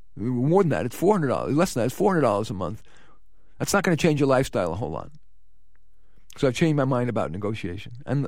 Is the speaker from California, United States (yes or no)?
no; New York City, New York, United States; I grew up in New York City, where the culture values tough negotiation.